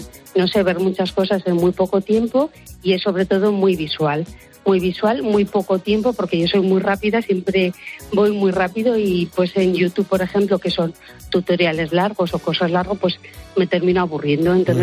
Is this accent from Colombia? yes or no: no; Aragon, Spain; porque soy muy insistente, como buena maña, cabezota